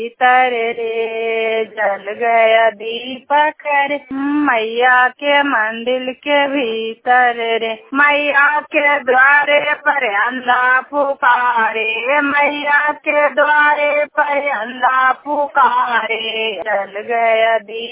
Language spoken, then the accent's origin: Hindi; Sherpur, India; शांति जी का स्वयं सहायता का अध्यक्ष बोल रहा हूँ। मैं शेरपुर के रहने वाला हूँ